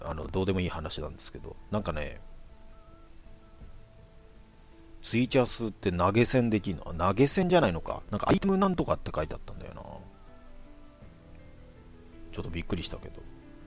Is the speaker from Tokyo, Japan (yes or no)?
no; Nagasaki, Japan; 地元長崎では一番メジャーだった幽霊屋敷が取り壊されてから